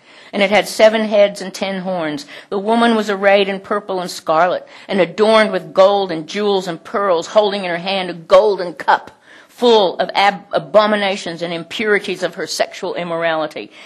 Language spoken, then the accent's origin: English; United States; I can say that because I'm an American.